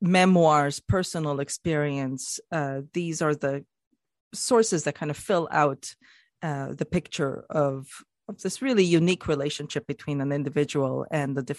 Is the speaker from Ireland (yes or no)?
no; Canada; as a Canadian myself, I love Quebecois swear words